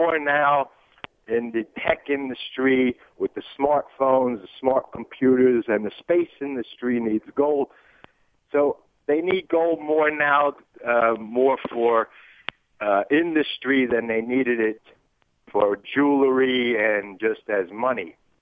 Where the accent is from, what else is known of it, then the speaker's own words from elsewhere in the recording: Brooklyn, New York, United States; now in Florida, United States; since I moved down to Florida, because I'm from Brooklyn, New York, right, and I moved down here 3 years ago